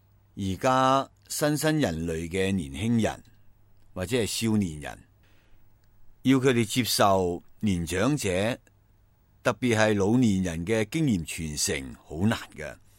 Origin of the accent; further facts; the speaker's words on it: Taiwan; 但係30年之后呢，我哋台湾人啊生活水平超过了菲律宾。